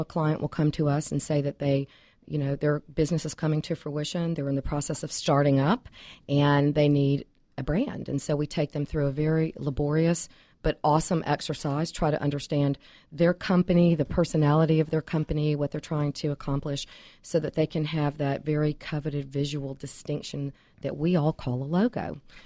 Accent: Tennessee, United States; I am originally from Tennessee, but have been loving Georgia for about 18 years

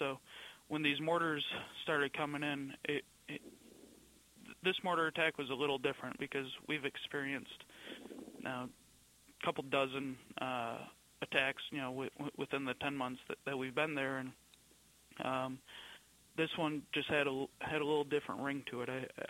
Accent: United States; My father and his family, they grew up in New York City, and you know, and just being an American, you know, I felt like I'd do something.

